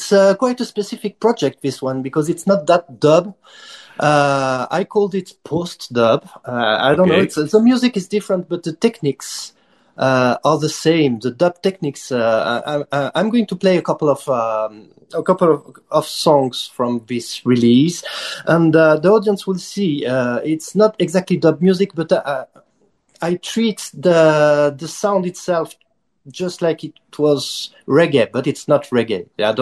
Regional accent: France; English is a second language; obviously I'm not Jamaican, I'm not from the UK neither, and I'm from France, so probably, I'm sure of that, I have this a specific way to produce and to play this music

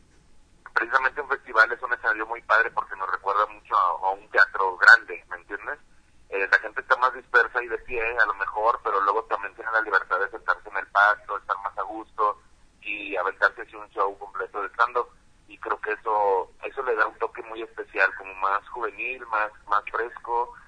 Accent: Tampico, Tamaulipas, Mexico; now in Mexico City, Mexico; Y yo soy de Tampico, Tamaulipas, y vivo acá hace ya unos 8 años.

